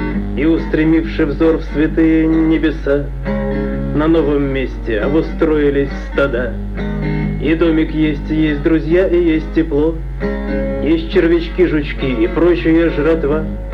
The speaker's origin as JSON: {"language": "Russian", "region": "Saint Petersburg", "country": "Russia", "moved": "yes", "lives_now": "Israel", "said": "Я приехал из Ленинграда в 90-м году."}